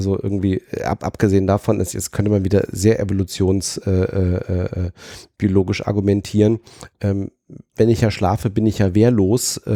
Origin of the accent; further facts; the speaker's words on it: Fulda, Hesse, Germany; born there; also ich bin ja gebürtig aus Fulda, insofern waren so meine ersten Weinerfahrungen.